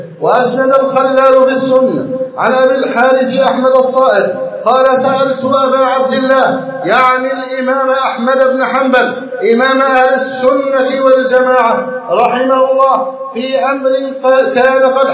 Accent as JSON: {"language": "Arabic", "country": "Egypt"}